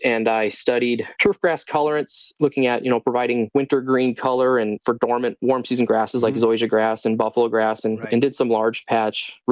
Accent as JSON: {"language": "English", "region": "North Dakota", "country": "United States", "tie": "born or raised there", "said": "Yeah, I'm born and raised in North Central North Dakota, way up there near the Canadian border almost"}